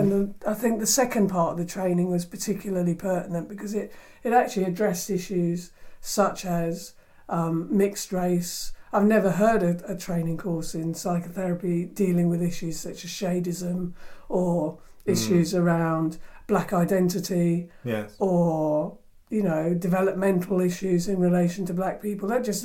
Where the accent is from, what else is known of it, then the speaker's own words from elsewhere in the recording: United Kingdom; fundamental to me as a black person growing up in Britain